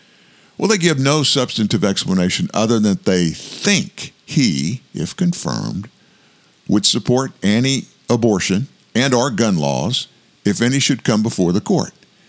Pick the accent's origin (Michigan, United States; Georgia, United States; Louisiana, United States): Louisiana, United States; And in case you didn't know it, I'm from Louisiana. Love Louisiana.